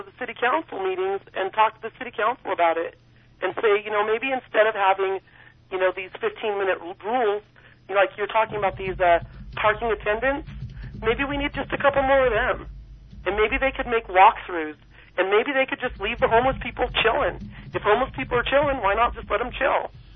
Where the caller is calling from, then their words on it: Nevada, United States; From Nevada.